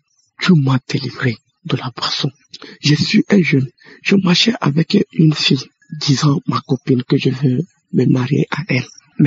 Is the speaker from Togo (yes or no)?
yes; Togo; Je suis un Togolais vivant au Togo.